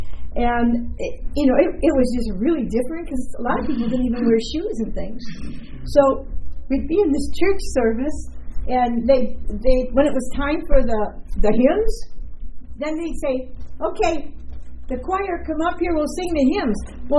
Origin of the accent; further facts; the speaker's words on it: Illinois, United States; I can remember growing up in Illinois, and on Sundays, you know, stores weren't open